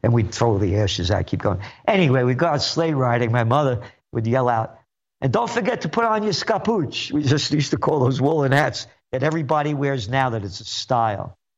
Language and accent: English; Bronx, New York, United States; born there; I wanted to open up an Italian delicatessen in Parkchester for the Bronx. Yeah, I was born in Parkchester Hospital, no longer there.